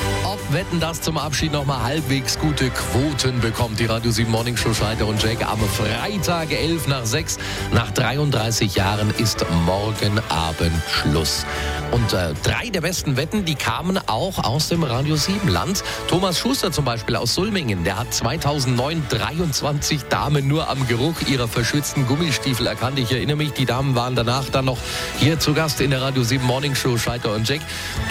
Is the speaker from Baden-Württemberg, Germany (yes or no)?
no; Bavaria, Germany; Jetzt komme ich ja selber aus dem Allgäu